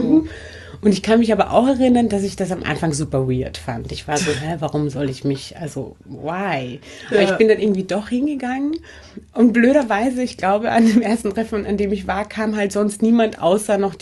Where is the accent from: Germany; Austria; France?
Austria; Vienna; Also ich bin in Wien aufgewachsen und relativ isoliert aufgewachsen.